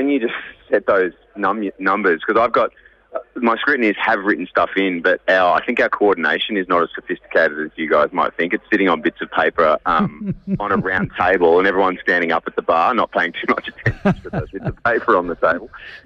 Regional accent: Cobram, Victoria, Australia; is nice, because that's my hometown.

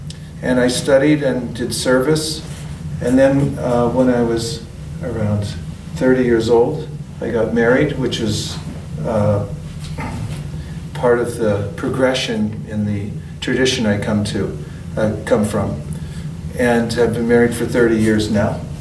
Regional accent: Lafayette, California, United States; And I grew up in Lafayette, California, and when I was around 15 years old, I became an avid seeker.

